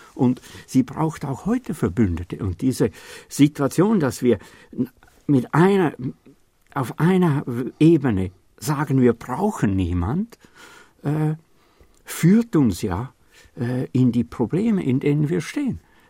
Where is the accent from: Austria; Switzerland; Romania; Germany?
Switzerland; Ich bin ein Schweizer und ich liebe dieses Land